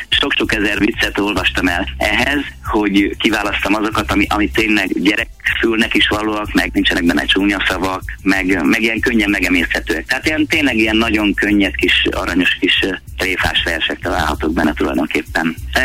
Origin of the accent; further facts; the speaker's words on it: Öregcsertő, Bács-Kiskun, Hungary; Öregcsertőn a szülőfalumban